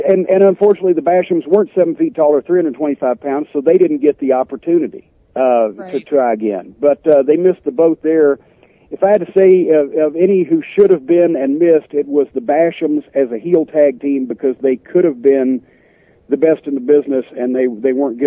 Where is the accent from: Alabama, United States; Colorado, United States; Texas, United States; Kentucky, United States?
Kentucky, United States; Louisville; I will be also in Louisville, here my hometown, July 26th through 28th at Fandom Fest and Fright Night Film Fest